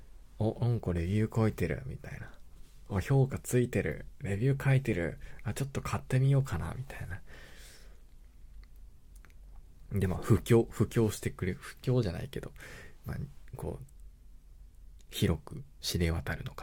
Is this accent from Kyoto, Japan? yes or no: no; Hokkaido, Japan; also born or lived in Kanagawa; 生まれは神奈川。で、育ちが北海道。 ていうかもう生まれてすぐ北海道行ってるから、まあ実質北海道生まれ北海道育ちみたいなもんなのかな。